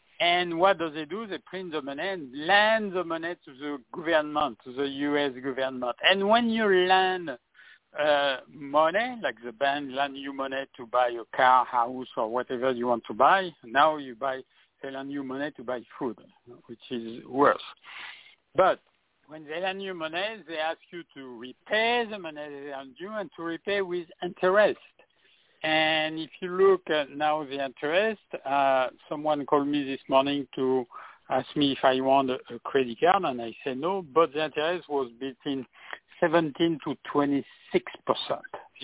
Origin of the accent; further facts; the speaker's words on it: France; English is a second language; because me, which I am not an American, I am French, like Peter said at the beginning